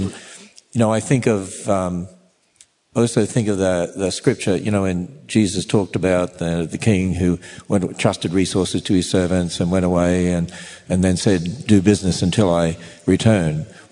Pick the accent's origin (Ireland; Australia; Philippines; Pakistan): Australia; moved away as an adult; now in United States; as an Australian who doesn't understand American politics, and I've lived here for since 1987, and I still don't understand it.